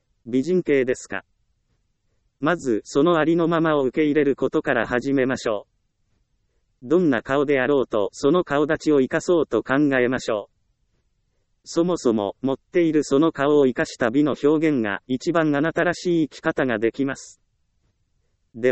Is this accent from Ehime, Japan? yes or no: yes; Ehime, Japan; 私は愛媛県で生まれ、厳しい親元で育ちました。